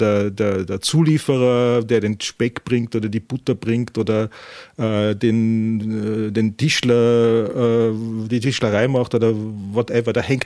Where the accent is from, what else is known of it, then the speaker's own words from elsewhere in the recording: Burgenland, Austria; weil wir als Burgenländer wissen, was die Tiroler machen